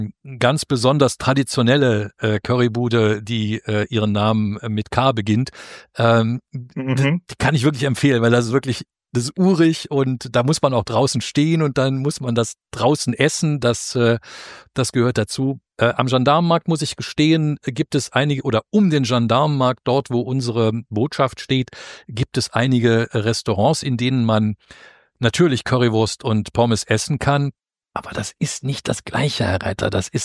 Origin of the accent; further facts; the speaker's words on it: Belgium; das kannte ich persönlich nicht als Belgier